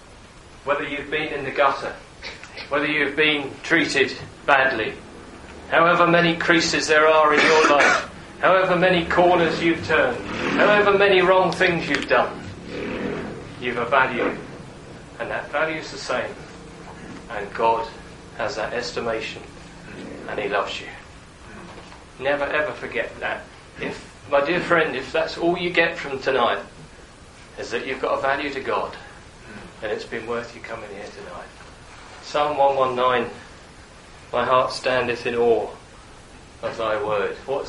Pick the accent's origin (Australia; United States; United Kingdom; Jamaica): United Kingdom; I'm British, but I haven't got talent.